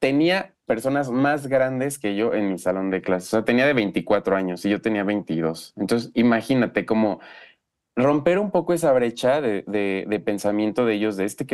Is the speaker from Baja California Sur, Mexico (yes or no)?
no; State of Mexico, Mexico; yo soy del Estado de México